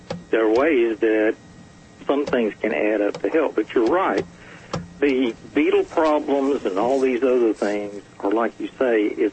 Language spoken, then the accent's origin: English; Alabama, United States; But I grew up in East Alabama, and many times vacationed over in the Smokies and over in the North Georgia Mountains.